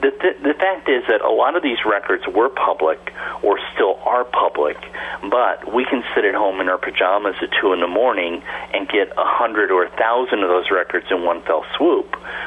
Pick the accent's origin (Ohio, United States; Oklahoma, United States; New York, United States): New York, United States; As late as the 1960s, where I grew up in New York, the local newspaper published a list of people admitted to the hospital.